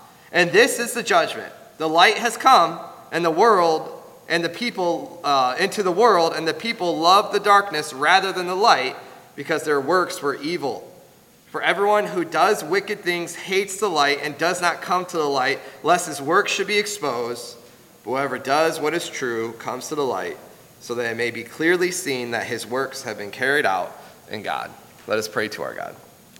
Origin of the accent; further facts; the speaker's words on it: Michigan, United States; moved away as an adult; So before I left my home state of Michigan to go into full-time ministry, I had a job with Comcast Cable.